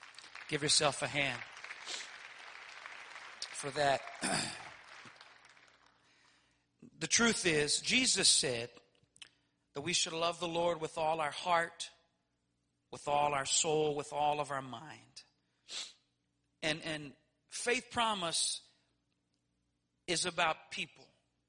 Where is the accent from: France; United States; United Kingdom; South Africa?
United States; Louisiana; Now, I'm from South Louisiana, and I love Cajun food.